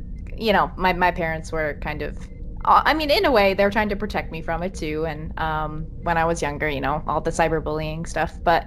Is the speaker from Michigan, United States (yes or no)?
no; Wisconsin, United States; moved away as an adult; now in Japan; And when I was home this summer, before I moved here to Japan, I had some time to be in Wisconsin, my home state